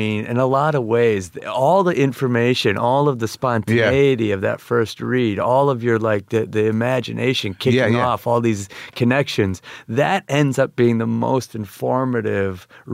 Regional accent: Kenosha, Wisconsin, United States; Kenosha, Wisconsin.

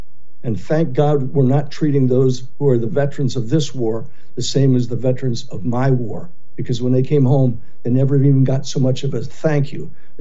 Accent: New York, United States; when I was a kid, back in the 50s, actually the 40s and the 50s, we used to have a parade down the street. My dad was the senior officer in that little town in upstate New York

